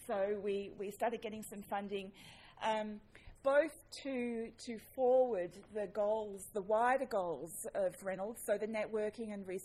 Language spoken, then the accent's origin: English; Australia; I always had to apologise at the beginning for an Australian being in a Canadian classroom